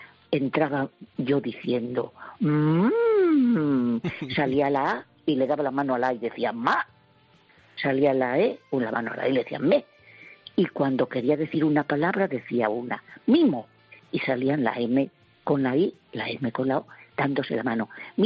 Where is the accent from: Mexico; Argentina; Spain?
Spain; Gijón, Asturias; Soy de Gijón, lo sabes. Y vivo, pues, lo mejor que puedo en mi ciudad.